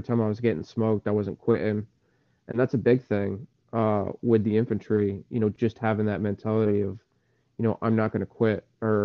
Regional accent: Salem, Connecticut, United States; So I came from Salem, Connecticut. I grew up, I guess you could say lower middle class.

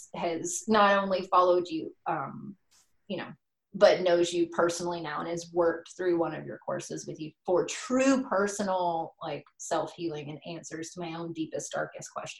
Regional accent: the South, United States; I am from the South. I was raised in a, you know, Church of Christ household. My grandfather was a preacher, you know, very, very strict.

